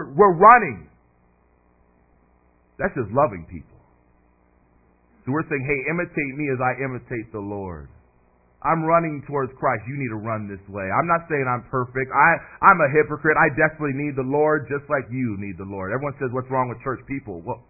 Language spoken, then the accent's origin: English; United States; So listen, I'm American. I live in Northern California